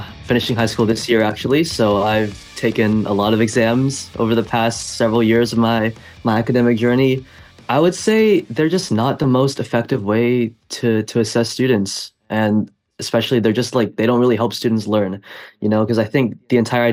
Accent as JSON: {"language": "English", "town": "Seattle", "region": "Washington", "country": "United States", "tie": "born or raised there", "said": "I'm joining you guys from Seattle in the United States."}